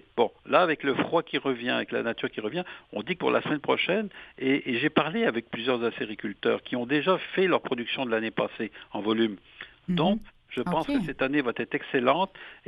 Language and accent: French; Quebec, Canada; comme beaucoup de gens l'ont fait chez nous au Québec